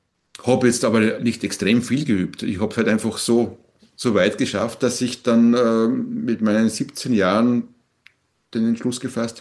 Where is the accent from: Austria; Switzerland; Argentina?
Austria; Das nennt man bei uns in Österreich Kapellmeister, was bei euch Dirigenten sind.